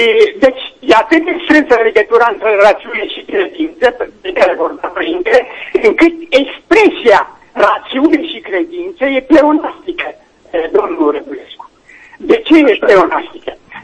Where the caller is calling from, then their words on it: Timișoara, Timiș County, Romania; din Timișoara.